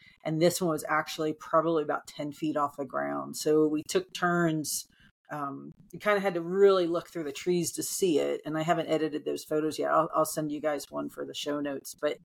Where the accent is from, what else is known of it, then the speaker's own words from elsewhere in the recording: New Jersey, United States; But I mean, growing up in New Jersey, you know, I can remember, you know, 100 degree days with 100% humidity